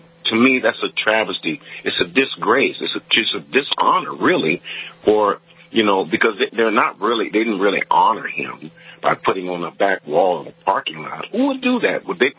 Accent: Sacramento, California, United States; I grew up in Sacramento, and I'm a history buff.

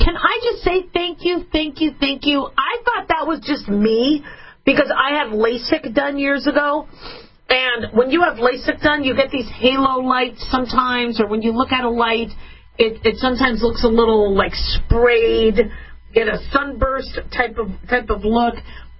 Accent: Arizona, United States; also born or lived in Las Vegas, Nevada; I grew up in Arizona and Vegas

